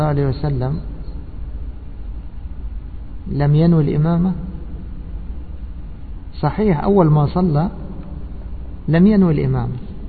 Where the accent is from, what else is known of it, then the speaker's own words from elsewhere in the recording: Egypt; يعني مثلا عندنا في مصر